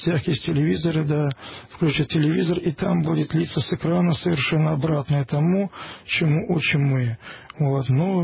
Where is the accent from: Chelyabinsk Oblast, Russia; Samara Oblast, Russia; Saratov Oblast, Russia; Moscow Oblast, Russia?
Moscow Oblast, Russia; born there; И хотя я родился в Пушкинском районе, но вот именно ту часть северную мало знал.